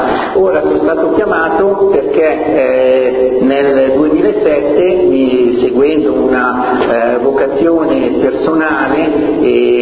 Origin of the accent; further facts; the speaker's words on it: Varese, Lombardy, Italy; provengo da Varese